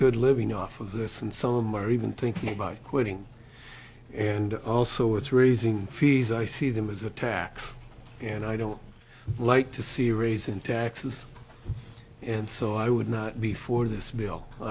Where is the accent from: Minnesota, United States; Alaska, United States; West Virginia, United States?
Alaska, United States; North Pole; I'm from North Pole, Alaska